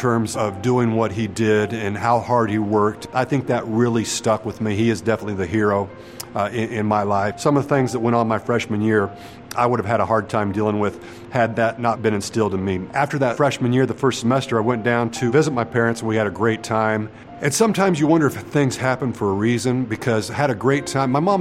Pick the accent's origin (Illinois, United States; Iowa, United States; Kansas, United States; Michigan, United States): Kansas, United States; Rosehill; also born or lived in Malvern, Kansas; You know, I grew up in Malvern, Kansas, up to fourth grade, and then my father decided he wanted to farm, and we moved over to Rosehill, Kansas, and that's where I went, spent fifth grade through high school.